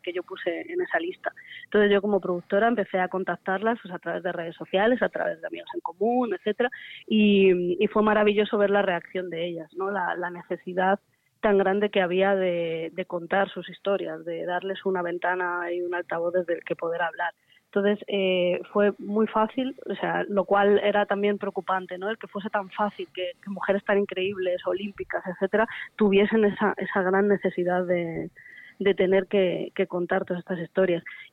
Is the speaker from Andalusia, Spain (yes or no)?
no; Madrid, Community of Madrid, Spain; llevo unos años, yo soy de Madrid, llevo unos años viviendo aquí y estoy muy contenta, ya no me vuelvo.